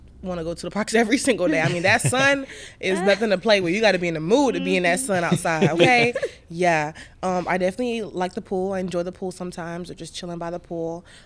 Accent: Miami, Florida, United States; also born or lived in New York City / Savannah; now in Orlando, United States; I'm from Miami. Well, born in New York City, moved to Miami for a couple years, moved to Georgia for school.

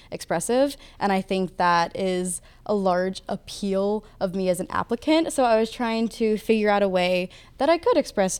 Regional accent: Kentucky, United States; I'm from Northern Kentucky. I am a resort custodian at All Star Movies.

